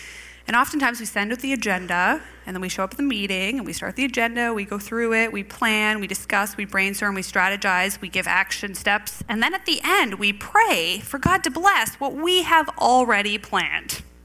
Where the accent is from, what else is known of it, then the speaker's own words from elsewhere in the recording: Canada; because we're Canadian, we're going to come by with a neighbor in a canoe